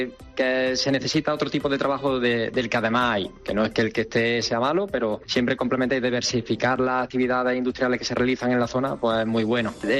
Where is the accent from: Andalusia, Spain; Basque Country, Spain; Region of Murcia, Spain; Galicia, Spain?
Andalusia, Spain; Villanueva de Córdoba; Que soy de Villanueva de Córdoba